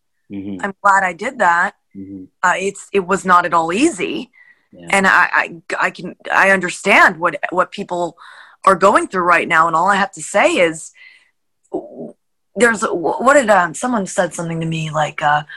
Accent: New Jersey, United States; Yeah, I grew up on the Palisades across the river.

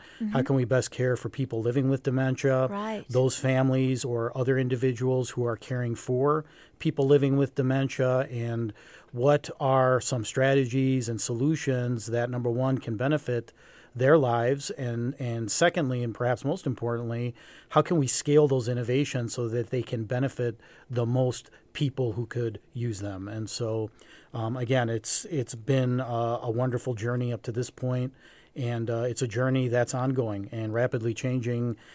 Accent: Minnesota, United States; You know, I'm from Minnesota originally.

